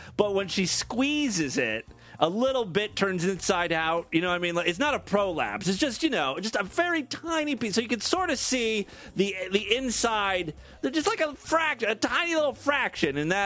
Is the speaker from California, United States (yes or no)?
no; Ashtabula, Ohio, United States; You know, I come from Ashtabula, which is near Cleveland